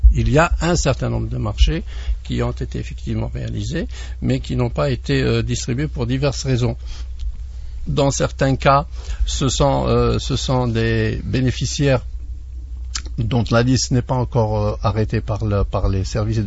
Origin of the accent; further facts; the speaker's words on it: Algeria; la grande distribution n'est pas très très développée encore chez nous en Algérie.